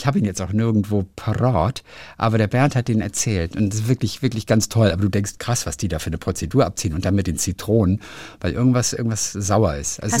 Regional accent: North Rhine-Westphalia, Germany; ich komme aus Ostwestfalen und da kommt auch Bernd Gieseking her.

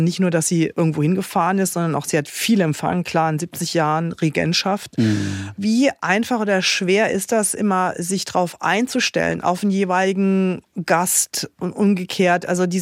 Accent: Mainz, Rhineland-Palatinate, Germany; bei uns in Mainz

